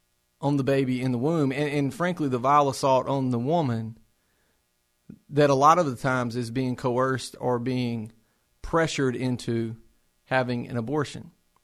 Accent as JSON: {"language": "English", "region": "the South", "country": "United States", "accent": "Southern", "said": "she can distinguish that we're from the South. She can distinguish our accent versus a Northerner's accent or a Midwesterner's accent."}